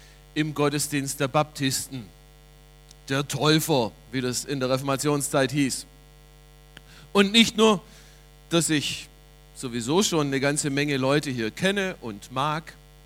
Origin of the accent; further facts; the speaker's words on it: Steinheim am Albuch, Baden-Württemberg, Germany; bin aufgewachsen auf der Schwäbischen Alb, Ostalb, Steinheim am Albuch. Da ist zu Hause, da wohnen meine Schwiegereltern, meine eigenen Eltern, da habe ich meine Frau kennengelernt.